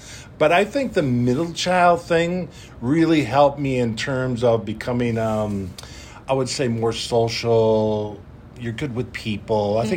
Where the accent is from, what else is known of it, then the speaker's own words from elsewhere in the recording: Detroit, Michigan, United States; I come from very, very humble beginnings. I grew up in Detroit. My dad was a welder. My mom was a waitress.